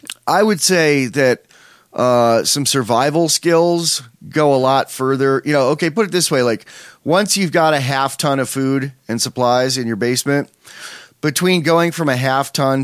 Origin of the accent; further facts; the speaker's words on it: New York, United States; moved away as an adult; I grew up in New York State, got out like a day after my, 3 days after my 18th birthday.